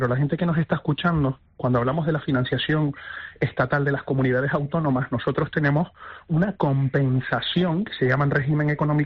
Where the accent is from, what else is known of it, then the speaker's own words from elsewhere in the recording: Canary Islands, Spain; vamos a defenderlos como canarios